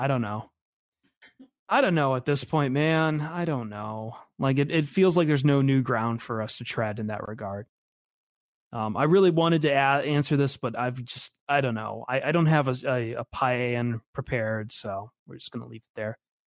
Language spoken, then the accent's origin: English; Toledo, Ohio, United States; So my sister and I, back when we were growing up in Toledo